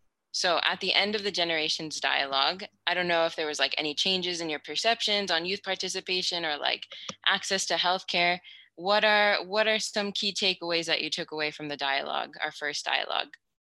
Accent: United States; now in Spain; because like I'm from the United States. I'm currently living in Spain

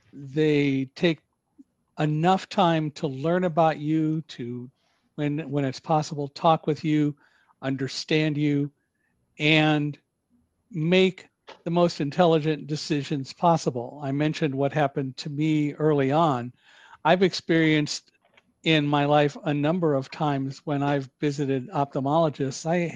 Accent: California, United States; I'm in Southern California.

